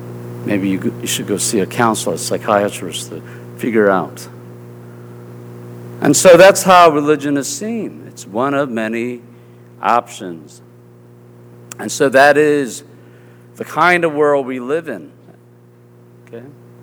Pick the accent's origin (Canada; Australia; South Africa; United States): United States; the South; accent: southern; Or they'll pick up my southern accent, you know, I say, it's because I don't enunciate my words.